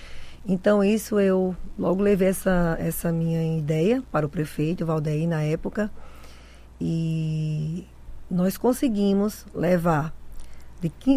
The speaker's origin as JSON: {"language": "Portuguese", "region": "Paraíba", "country": "Brazil", "tie": "born or raised there", "also_born_or_lived": "São Paulo", "moved": "as an adult", "said": "Vim da Paraíba, na verdade sou paulista, criada na Paraíba e roraimada agora. Cheguei aqui em 2003, né, com a esperança de um futuro melhor."}